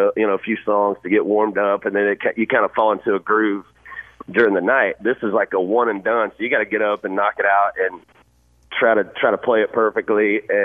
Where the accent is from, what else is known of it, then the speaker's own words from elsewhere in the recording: Georgia, United States; also born or lived in Florida; To me, man, I grew up in Georgia and Florida. Every summer I grew up around the beach, and so I love it.